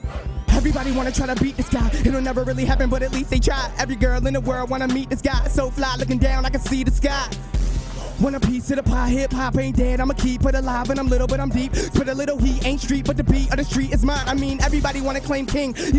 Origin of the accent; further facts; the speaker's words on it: Auburn, New York, United States; I'm from Auburn, New York, but Upstate, I rep it to the death because Auburn's a small town, man.